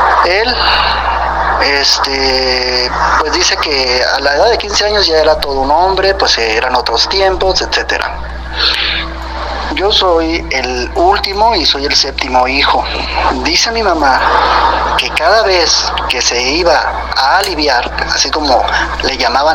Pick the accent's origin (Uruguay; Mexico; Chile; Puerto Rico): Mexico; La Paz, Baja California Sur; Soy de La Paz, Baja California Sur, México. El bello puerto de La Paz, hermosa ciudad.